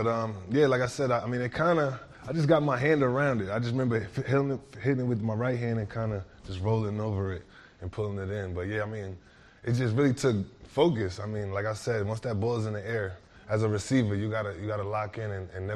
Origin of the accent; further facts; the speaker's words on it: New York, United States; I guess that might have something to do with growing up in New York and, you know, just those New York streets.